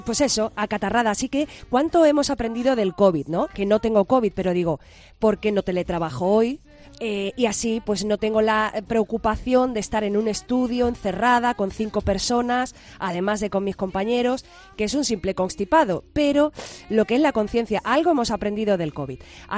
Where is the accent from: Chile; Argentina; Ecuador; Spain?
Spain; Álora, Andalusia; Soy de Álora. Esto con 4 aceitunas de Álora se nos quita.